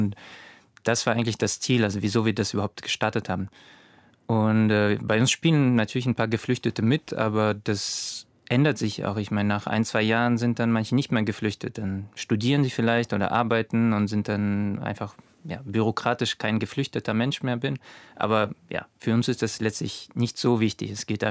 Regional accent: Germany; also born or lived in Russia; ich komme aus Russland und bin hier in Deutschland aufgewachsen.

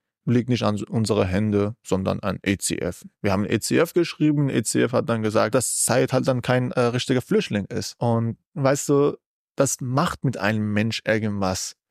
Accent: Iran; now in Germany; weil ich komme aus dem Kampf aus dem Iran, da habe ich gewonnen, dann komme ich hierher

